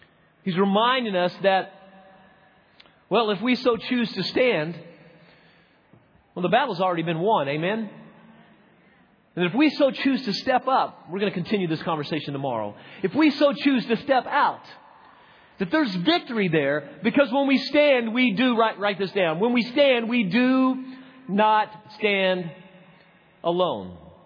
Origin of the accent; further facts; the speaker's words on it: the South, United States; accent: southern; I got my southern accent there.